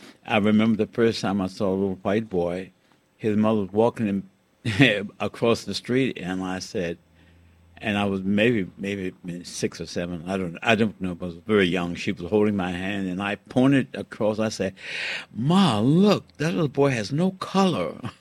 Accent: Richmond, Virginia, United States; born there; Well, I was born in 1929 in Richmond, Virginia. Richmond, Virginia. I have four brothers. My father was a Baptist minister

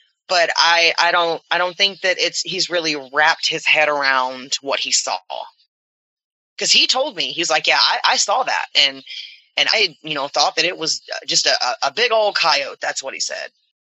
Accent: the South, United States; We're from the South, Josh.

